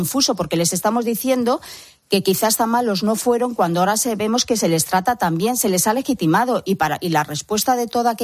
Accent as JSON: {"language": "Spanish", "town": "Ermua", "region": "Basque Country", "country": "Spain", "tie": "born or raised there", "said": "desgraciadamente en mi pueblo, en ERMUA, que hace 27 años, desde luego, sería impensable pensar que podrían tener este gran apoyo social."}